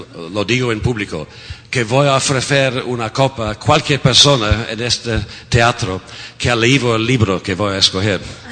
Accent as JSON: {"language": "Spanish", "country": "United Kingdom", "second_language": "Spanish", "said": "Soy otro escritor británico, pero voy a hablar inglés en español."}